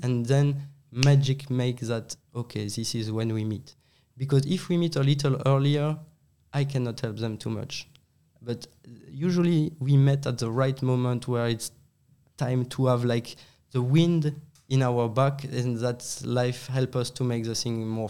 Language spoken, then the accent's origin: English; Strasbourg, Grand Est, France; English is a second language; I come from Strasbourg.